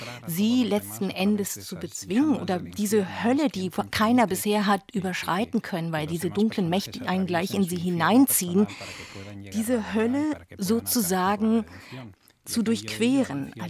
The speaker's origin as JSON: {"language": "German", "town": "Barcelona", "region": "Catalonia", "country": "Spain", "tie": "born or raised there", "said": "Ja, Barcelona ist wirklich meine Geburtsstadt. Ich bin da aufgewachsen, groß geworden und habe all diese Kindheits- und Jugenderinnerungen an diese Stadt"}